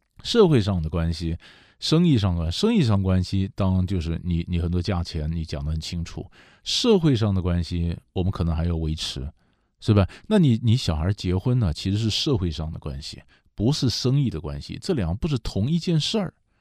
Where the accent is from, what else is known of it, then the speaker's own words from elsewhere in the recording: China; 我们中国人有时候喜欢假假的，蛮虚伪的